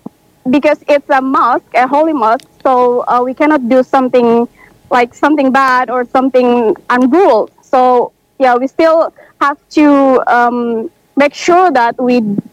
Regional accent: Baubau, Southeast Sulawesi, Indonesia; English is a second language; from Bau-Bau City, Southeast Sulawesi, Sulawesi Tenggara.

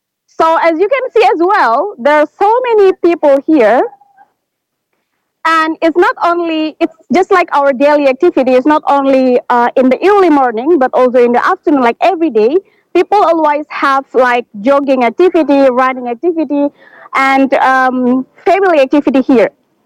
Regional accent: Baubau, Southeast Sulawesi, Indonesia; English is a second language; from Bau-Bau City, Southeast Sulawesi, Sulawesi Tenggara.

